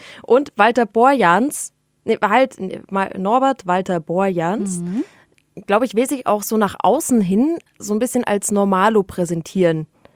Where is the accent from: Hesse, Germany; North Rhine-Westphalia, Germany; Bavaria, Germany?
Bavaria, Germany; Munich; als Münchner mit dem MVV